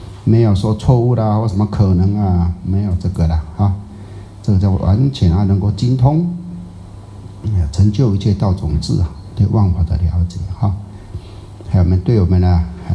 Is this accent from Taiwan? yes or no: yes; Taiwan; 你讲话没有内容，我们台湾人叫做没营养啊